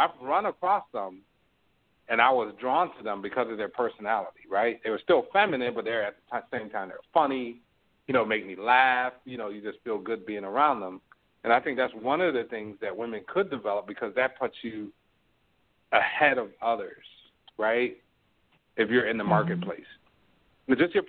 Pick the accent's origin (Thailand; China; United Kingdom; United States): United States; New York; because I grew up in New York, there were always women that wore natural hair.